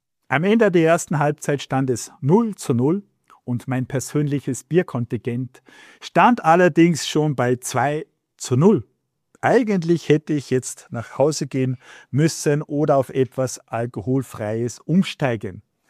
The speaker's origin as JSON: {"language": "German", "region": "Salzburg", "country": "Austria", "tie": "born there", "said": "die Mannschaft meiner Geburtsstadt Salzburg"}